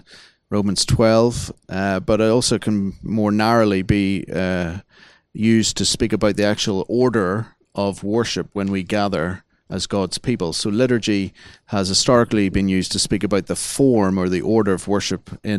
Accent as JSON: {"language": "English", "town": "Belfast", "region": "Northern Ireland", "country": "United Kingdom", "also_born_or_lived": "Sydney, Australia", "moved": "as an adult", "said": "I'm originally from Belfast, Northern Ireland, but I've been living in exile for a number of years."}